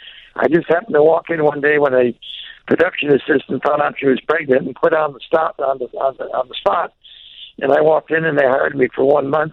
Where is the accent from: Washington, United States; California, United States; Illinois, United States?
California, United States; San Francisco; In fact, a lot of them emanated from San Francisco, where I grew up.